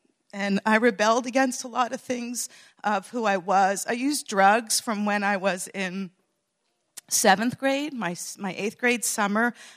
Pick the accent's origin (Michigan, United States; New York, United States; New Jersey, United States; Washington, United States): New Jersey, United States; I grew up in New Jersey and I could walk to church